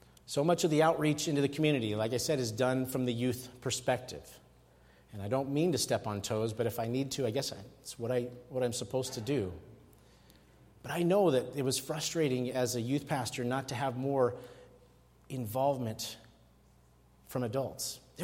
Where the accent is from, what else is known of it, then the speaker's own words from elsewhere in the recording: Seattle, Washington, United States; I say that as a Northwest guy growing up in Seattle